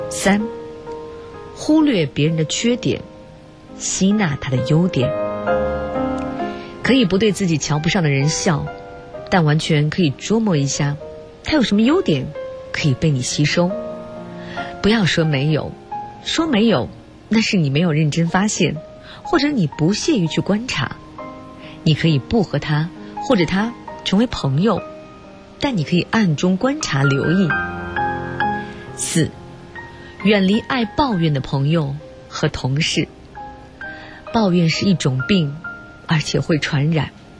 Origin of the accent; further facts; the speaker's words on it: northern China, China; 我是北方人，以前口味偏重好吃肉